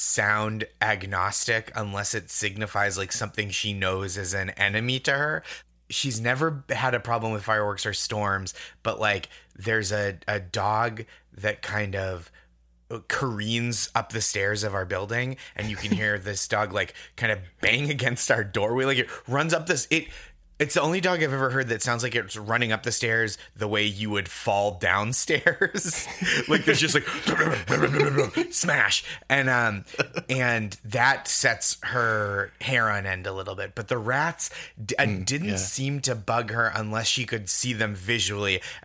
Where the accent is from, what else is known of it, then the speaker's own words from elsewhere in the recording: Boston, Massachusetts, United States; And then I grew up in the Boston suburbs and Alston, I should say, is like a borough of Boston essentially. And so within the city.